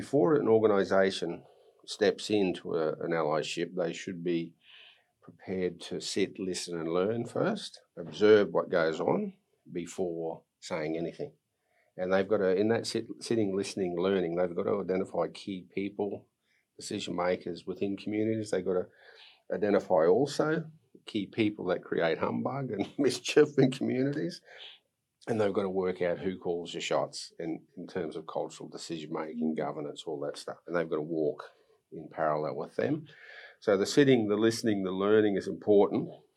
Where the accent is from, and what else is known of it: Australia